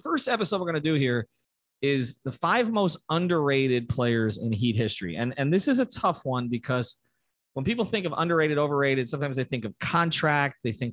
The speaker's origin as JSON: {"language": "English", "region": "New York", "country": "United States", "said": "I was more of a Knick fan at that point because I'm from New York."}